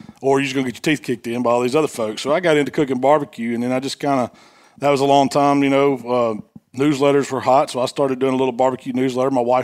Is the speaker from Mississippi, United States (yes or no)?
yes; Hernando, Mississippi, United States; I'm from Hernando, Mississippi.